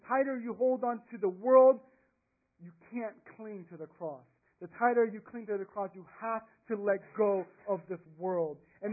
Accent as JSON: {"language": "English", "region": "Texas", "country": "United States", "tie": "born or raised there", "said": "My roots are in Texas. I grew up in Texas. I went to school in Texas. I thought I was going to raise my family in Texas."}